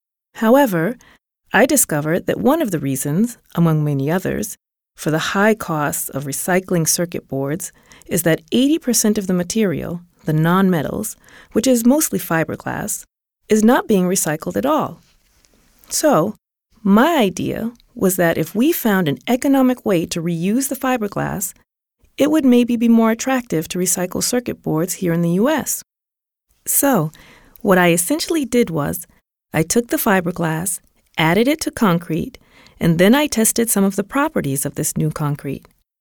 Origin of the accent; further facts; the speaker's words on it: Massachusetts, United States; I'm from Massachusetts.